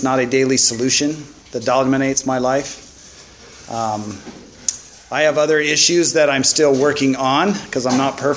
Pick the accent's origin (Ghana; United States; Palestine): United States; Pasadena, California; Born and raised in Pasadena, California, and very religious family, very devout.